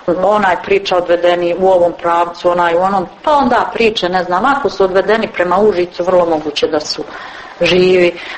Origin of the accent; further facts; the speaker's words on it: Višegrad, Republika Srpska, Bosnia & Herzegovina; moved away as an adult; rođena sam u Višegradu, sve do 1992. sam znači živjela u Višegradu.